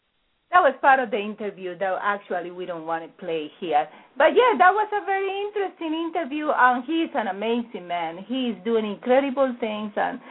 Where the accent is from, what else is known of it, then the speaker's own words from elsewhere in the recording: Colombia; now in United States; I am from Colombia. Yes, I came here 20 years ago, and I love this country. This is my country.